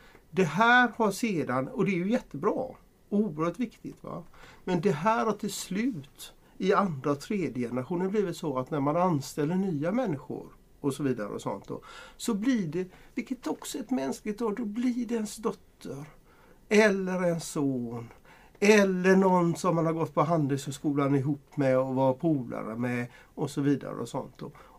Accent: Gothenburg, Västra Götaland County, Sweden; Vi kan se det i Göteborg, vi som är göteborgare kan ju se att till exempel Norra Älvstranden är ju ändå bebyggd, va?

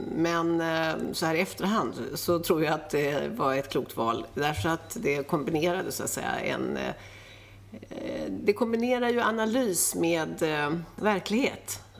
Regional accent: Stockholm, Stockholm County, Sweden; Jag är uppväxt i Stockholm

